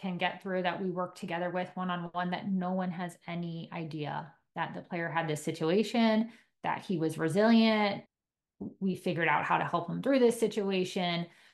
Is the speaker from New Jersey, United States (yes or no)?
yes; New Jersey, United States; I grew up in New Jersey